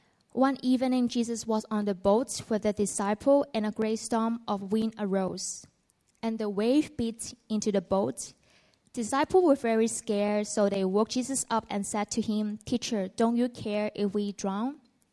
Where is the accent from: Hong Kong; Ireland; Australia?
Hong Kong; I born and raised in Hong Kong. Life is pretty comfortable for me, and I always have a very close relationship with my family.